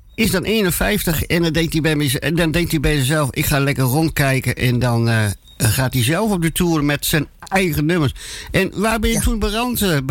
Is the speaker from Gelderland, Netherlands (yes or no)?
no; Drenthe, Netherlands; accent: Drents; Maar ja, je kunt het beter als ik met mijn Drentse accent.